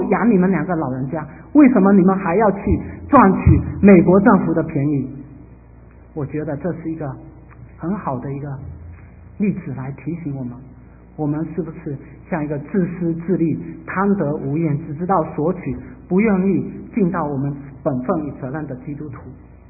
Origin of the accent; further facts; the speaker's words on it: Fuzhou, Fujian, China; 大部分我们福州人的一种现象，包括我自己曾经也做过